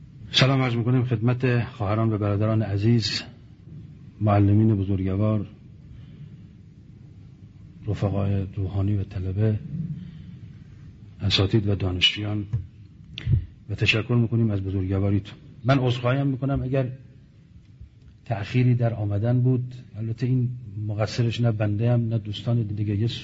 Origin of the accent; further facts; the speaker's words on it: Iran; اونجا در این سمینار ما چون ایرانی هستیم دیگه